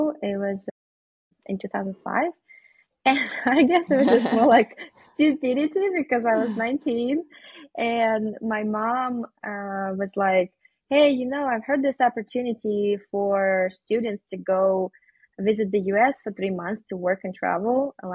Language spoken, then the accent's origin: English; Russia; first language Russian; English is a second language; moved away as an adult; my background is I grew up back in Russia until I was 19, and I only spoke one language.